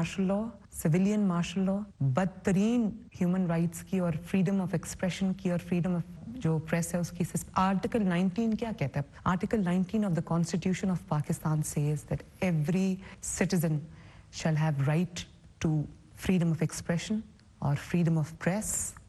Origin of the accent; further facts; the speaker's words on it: Pakistan; मैं साथ साथ एक पाकिस्तानी हूँ